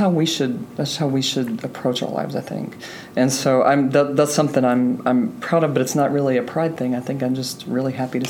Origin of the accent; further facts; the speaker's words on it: Texas, United States; And I love being a Texan.